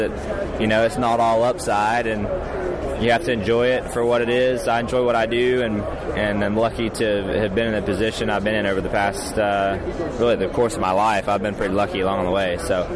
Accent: Georgia, United States; I'm from Georgia here as well, so just a good fit.

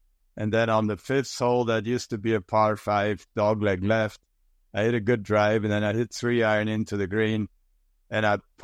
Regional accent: Germany; English is a second language; growing up in Germany, playing the European Tour in the in the mid-70s, I had never seen a golf course like Augusta.

